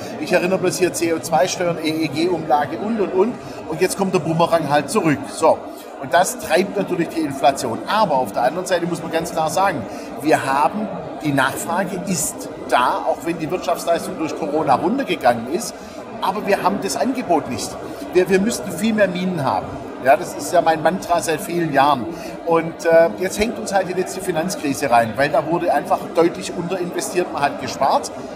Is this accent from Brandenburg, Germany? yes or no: no; Stuttgart, Baden-Württemberg, Germany; born there; Also erstmal Stuttgart ist meine Geburtsstadt, ja, habe ich ja auch lange genug gelebt und es ist immer wieder schön, mal heimzukommen, logischerweise.